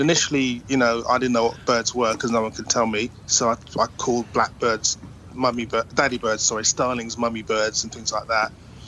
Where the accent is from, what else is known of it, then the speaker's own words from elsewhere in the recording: London, United Kingdom; born there; And then I was born in Northwest London as a human